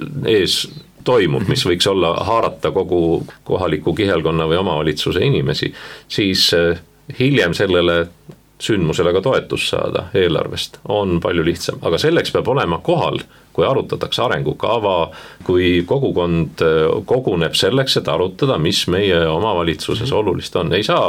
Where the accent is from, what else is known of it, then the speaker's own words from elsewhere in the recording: Saue, Harju County, Estonia; ma olen Saue linnast pärit